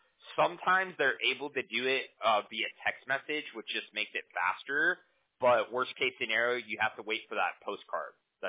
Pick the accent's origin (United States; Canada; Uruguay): United States; Huntington Beach, California; We're in California. I'm from Huntington Beach.